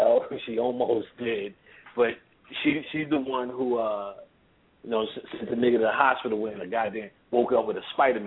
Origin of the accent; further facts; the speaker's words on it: New York, United States; but I was from New York. I moved to Jersey City for 2 years and got my ass right back on the goddamn PATH train and went the fuck back home.